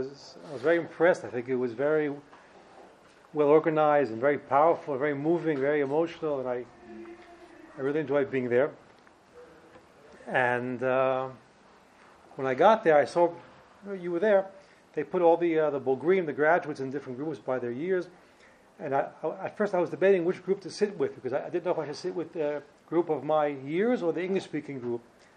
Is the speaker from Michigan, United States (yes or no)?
no; Brooklyn, New York, United States; also born or lived in New Jersey; I was born in the USA. You can hear my accent. I was born in New Jersey. When I was seven, my family moved to Brooklyn, New York. And that's basically where I grew up from the age of 7 to 17. That's where I got my accent from.